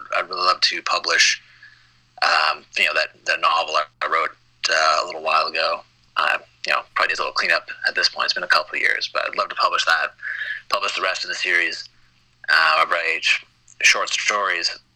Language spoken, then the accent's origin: English; Canada; I'm Canadian, ooh, and the idea of there being a Canadian superhero team